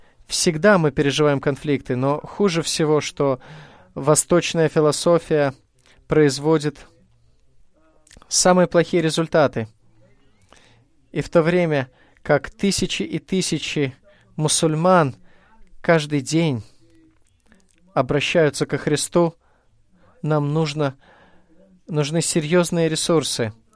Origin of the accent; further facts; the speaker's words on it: Beirut, Beirut Governorate, Lebanon; Russian is a second language; Мне хотелось бы сказать вам, я приехал из Бейрута, из Ливана. Мы меньшинство из меньшинства.